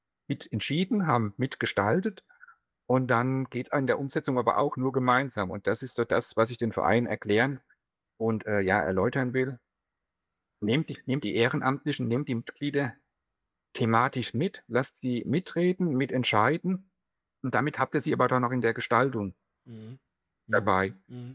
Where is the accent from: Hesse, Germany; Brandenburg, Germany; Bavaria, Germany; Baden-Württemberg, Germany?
Bavaria, Germany; Ich komme aus der Aschaffenburger Gegend. Das ist 70 Kilometer südlich von Frankfurt am Main. Also wir sind eigentlich mittendrin in Deutschland.